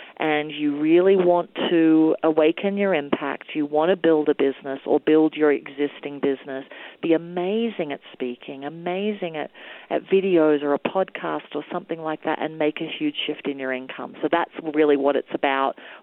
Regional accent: Melbourne, Victoria, Australia; one in Australia, my hometown of Melbourne.

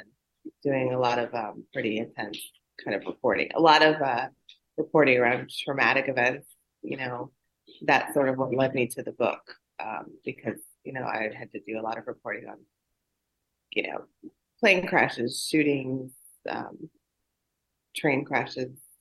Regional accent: Midwest, United States; also born or lived in Champaign, Illinois; Well, I was born in Champaign, Illinois, and that's a small college town. And I was raised in the Midwest for part of my life, and it was a good place to grow up.

